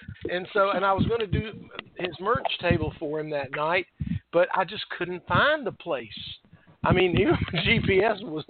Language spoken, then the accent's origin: English; Myrtle Beach, South Carolina, United States; I'm from Myrtle Beach, and Rob is a really good friend of mine.